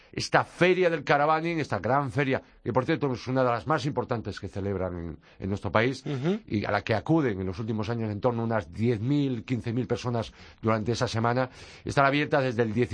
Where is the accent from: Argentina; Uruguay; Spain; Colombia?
Spain; Galicia; Como soy gallego